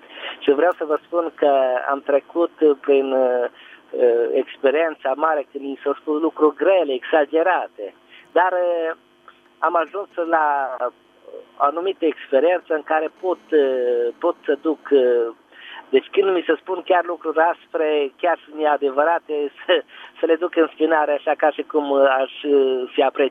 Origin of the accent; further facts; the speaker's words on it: Mureș County, Romania; Eu sunt din județul Mureș, dar vă sunt tocmai de la Satu Mare.